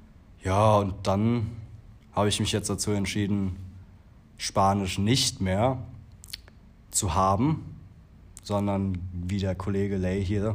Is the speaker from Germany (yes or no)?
yes; Germany; Ich komme aus Deutschland, aber mein Vater ist Kolumbianer. Von daher hat er mir die spanische Sprache in die Wiege geleitet.